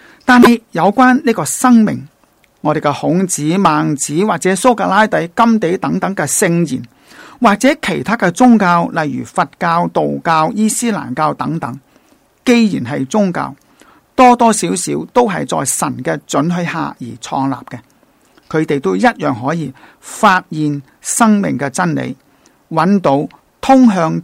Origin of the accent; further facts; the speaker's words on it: Hong Kong; 那个馆长呢就知道我系从香港嚟嘅